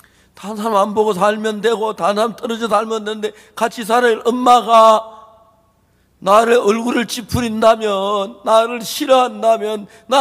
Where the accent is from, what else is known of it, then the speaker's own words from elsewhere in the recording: Los Angeles, California, United States; 일본 오키나와 병원에 가서 6개월 동안 치료를 받았어요. 그리고 미국 고향 LA로 가는 비행기에 올랐어요.